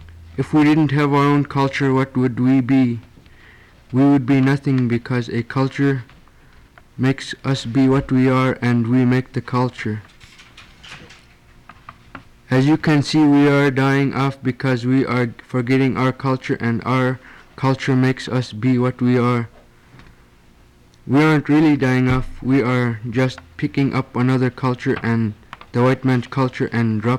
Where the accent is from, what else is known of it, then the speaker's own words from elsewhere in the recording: Koliganek, Alaska, United States; I'm from Kalinic. I'm a freshman. As a future leader of my local village corporation and Bristol Bay Native Corporation